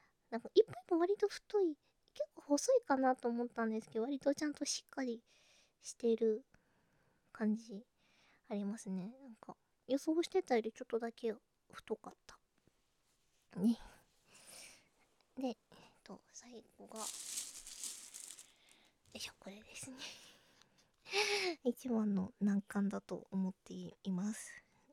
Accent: Kansai, Japan; 出身地は関西です。関西のどこかです。

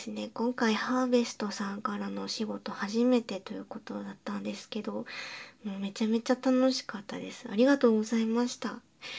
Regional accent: Osaka, Japan; 私、関西の大阪の方の出身なんで、京都弁とはちょっと違う感じになるんですけど

